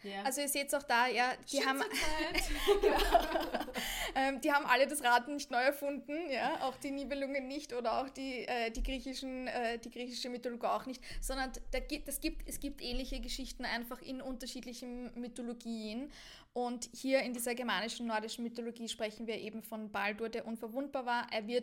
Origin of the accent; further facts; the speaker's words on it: Austria; Bei uns, wir feiern den Niccolo am 6. Dezember. Mhm. Krampus ist am 5. Dezember. Bei uns in Österreich heißt es Krampus.